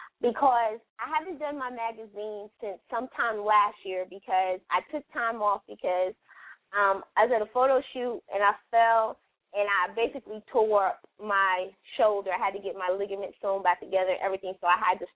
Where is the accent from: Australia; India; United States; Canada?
United States; the South; But I've always been a New York chick. I mean, I'm from the South